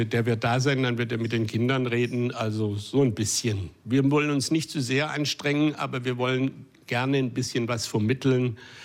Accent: Swabia, Germany; Und ich bin ja Schwabe, ich muss dann schon wohin gehen, wo man weniger zahlt für nichts essen als mehr.

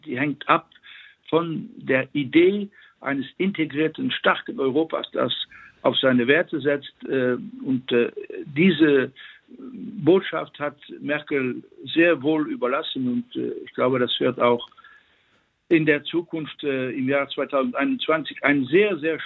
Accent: Luxembourg; auch als Luxemburger eine Differenz machen zwischen den Wörtern

